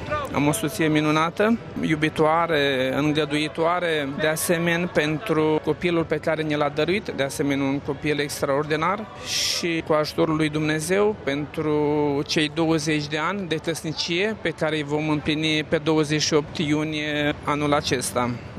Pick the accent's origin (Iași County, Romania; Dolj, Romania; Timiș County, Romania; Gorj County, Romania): Iași County, Romania; Iași; am 43 de ani, sunt din Iași, din parohia Sfânta Tereza Pruncului Iisus.